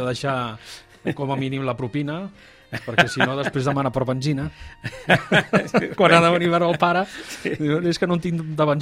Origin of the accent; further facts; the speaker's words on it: Barcelona, Catalonia, Spain; moved away as an adult; now in Palau, Spain; Jo vaig créixer a Barcelona i, bueno, l'any 2000 vaig venir cap a Palau.